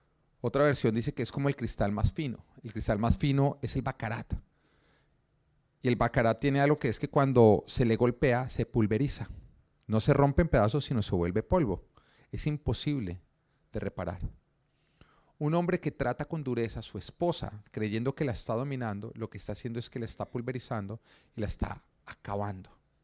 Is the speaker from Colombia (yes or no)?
yes; Colombia; yo soy de Colombia